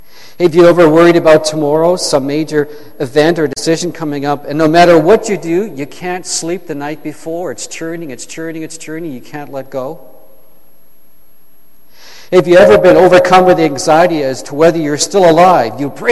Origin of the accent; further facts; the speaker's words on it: Ontario, Canada; I grew up in Eastern Ontario, not far from Cornwall, not far from Montreal. So, I'm back here, this is my old stomping ground